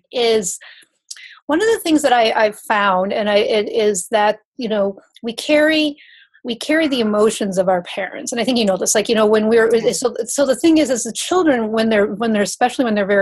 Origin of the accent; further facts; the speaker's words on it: Wisconsin, United States; You know, I grew up in Wisconsin. My father's a scientist.